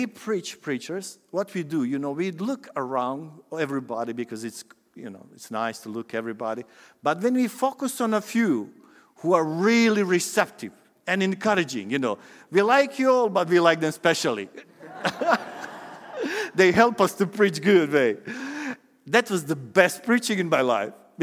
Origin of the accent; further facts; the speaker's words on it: Bosnia & Herzegovina; I can't remove from the Bosnia and Herzegovina. It's my home country.